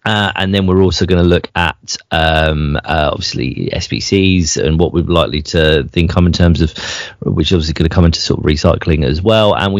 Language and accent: English; Ireland; I'm the Irish FIFA dad.